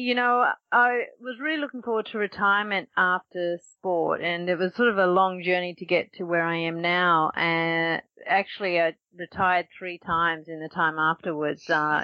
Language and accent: English; Australia; I am Australian. And being able to march in front of our home crowd and just take that all